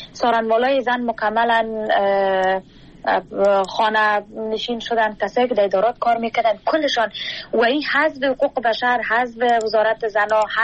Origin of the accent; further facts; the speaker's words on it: Kabul, Afghanistan; moved away; ما مکلف و مجبور برازی شدیم که باید شهر کابل را یا افغانستان را رها بکنیم به خاطر زنده ماندن خود،